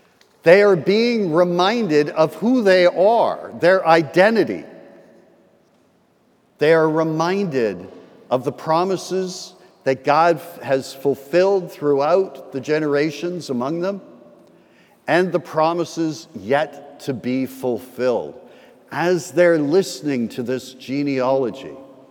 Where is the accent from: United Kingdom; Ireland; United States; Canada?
Canada; born there; Now, you all know I'm Canadian, right? By birth.